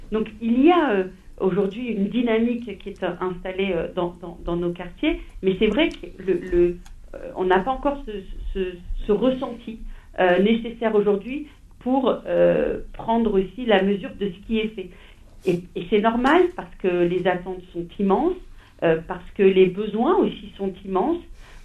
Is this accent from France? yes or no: yes; Trappes, Île-de-France, France; moi, j'en viens, je viens de Trappes, je suis une trappiste